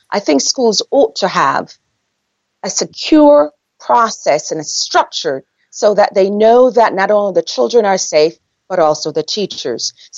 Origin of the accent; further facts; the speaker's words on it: Jamaica; I'm from Jamaica. We never had any of that problems.